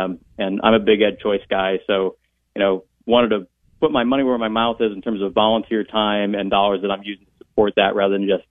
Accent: Berea, Ohio, United States; Well, first of all, I'm a local guy. I grew up in Berea, where I still live.

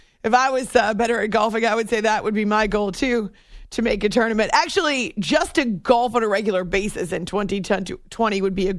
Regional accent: New England, United States; Oh well, as a New England native, I am definitely partial to growing up in the Northeast.

